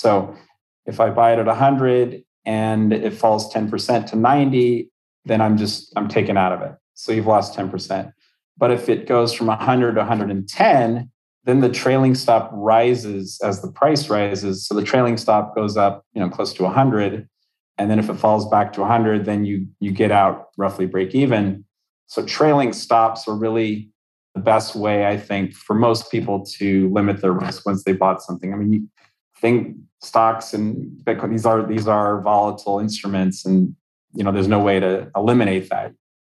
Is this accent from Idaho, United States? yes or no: no; Texas, United States; I grew up in Texas, but California, you know, the weather is pretty darn good.